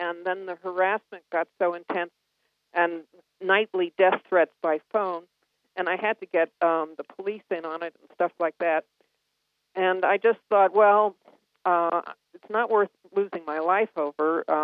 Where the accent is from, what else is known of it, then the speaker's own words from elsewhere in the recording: New York, United States; So I stopped saying I was from New York, and I would say I was from the State Historical Society in Salt Lake City, which I was.